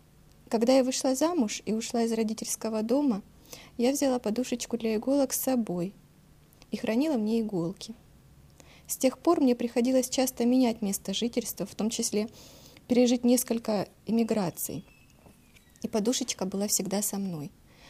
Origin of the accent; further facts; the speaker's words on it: Ukraine; Я приехала с Украины.